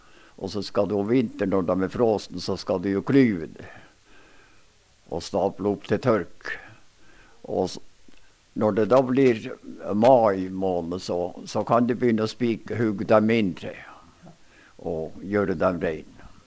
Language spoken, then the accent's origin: Norwegian; Myrdal, Troms, Norway; Myrdal betyr det, der hvor jeg vokste opp her på Nordbåtssiden.